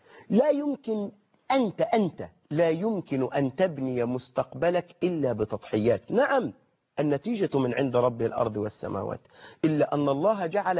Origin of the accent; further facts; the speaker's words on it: Egypt; يعني عندنا في مصر، عندنا في مصر، انظر إلى نصارى مصر